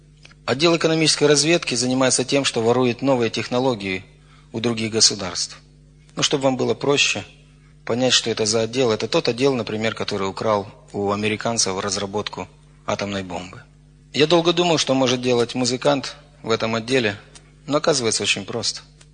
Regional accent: Kryvyi Rih, Dnipropetrovsk Oblast, Ukraine; born there; Я родился вторым ребенком в семье. У меня есть еще старшая сестра. Я родился на Украине, в городе Кривой Рог. В семье, если есть такой термин, нехристианская или очень нехристианская семья.

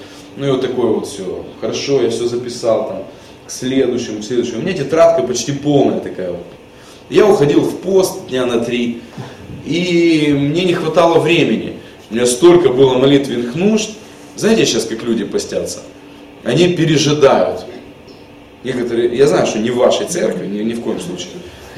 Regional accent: Yekaterinburg, Sverdlovsk Oblast, Russia; moved away; Просто когда я уезжал туда в 98-м году, я из Екатеринбурга родом сам

